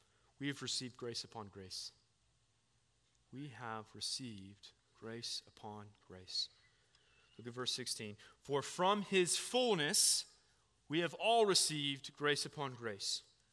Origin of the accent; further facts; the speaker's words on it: Florida, United States; Growing up in Florida, the beach was an enduring summer pastime. We would go each and every summer.